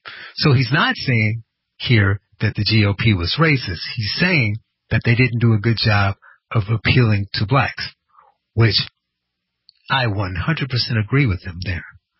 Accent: Gary, Indiana, United States; And I grew up in Gary, Indiana. Majority black town. Most people were Democrats.

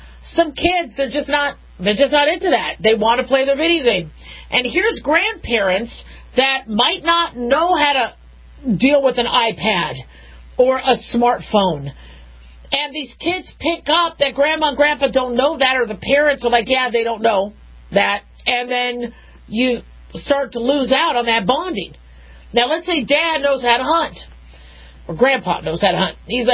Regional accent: Phoenix, Arizona, United States; I mean, I grew up in Phoenix, Arizona. We had Wallace and Ladmo.

